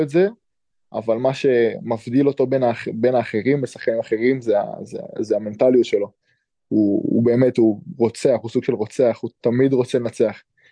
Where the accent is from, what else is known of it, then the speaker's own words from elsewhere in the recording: Rishon LeZion, Central District, Israel; גדלתי שם, יש לי אח שמשחק שם, אני נולדתי בראשון לציון